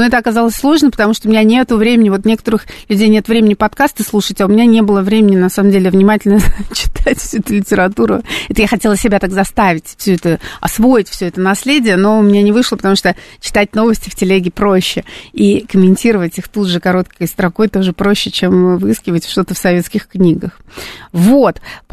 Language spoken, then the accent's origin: Russian; Saint Petersburg, Russia; я из Санкт-Петербурга приехала в свое время.